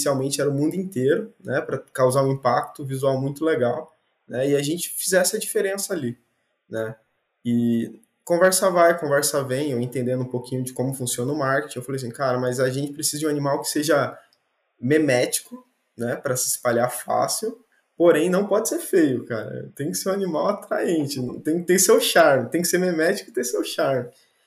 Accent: Londrina, Paraná, Brazil; Eu sou de Londrina também, né?

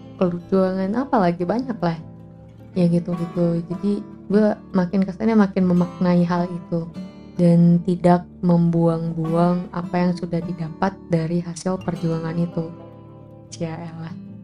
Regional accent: Nias, North Sumatra, Indonesia; now in Bali, Indonesia; jadi sebenarnya gue ini masih kelas 3 SMK di Bali. Sebelumnya aku dari Nias, Sumatera Utara.

